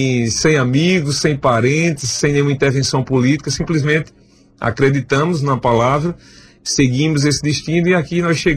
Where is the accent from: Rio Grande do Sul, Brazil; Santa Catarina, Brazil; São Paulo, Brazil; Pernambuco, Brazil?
Pernambuco, Brazil; Flores; also born or lived in Serra Talhada; eu sou nascido no interior de Pernambuco, uma cidade... Nasci, na verdade, em Serra Talhada, mas morei a minha infância numa cidade vizinha chamada Flores, uma cidade de menos, em torno de 20 mil habitantes.